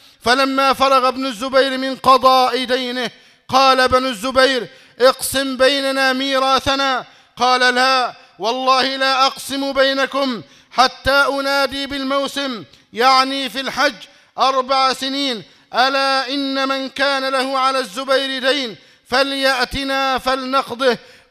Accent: Egypt; اللهم احفظ بلدنا مصر واجعلها أمنا أمانا، سخاء رخاء.

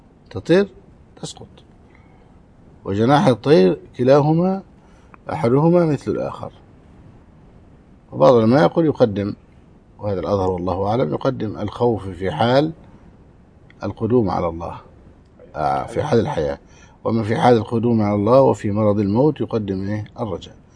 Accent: Egypt; لا يوجد حسين عندنا في مصر

